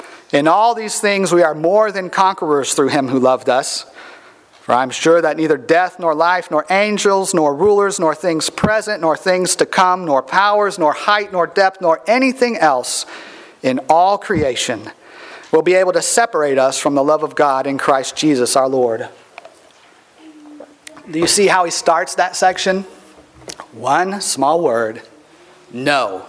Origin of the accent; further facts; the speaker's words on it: Gulfport, Mississippi, United States; my hometown is Gulfport, Mississippi, and that's deep, deep New Orleans Saints territory.